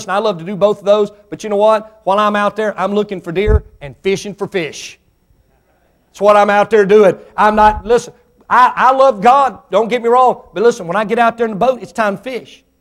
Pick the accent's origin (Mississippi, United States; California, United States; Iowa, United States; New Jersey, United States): Mississippi, United States; born there; I wasn't real smart. I was born in Mississippi.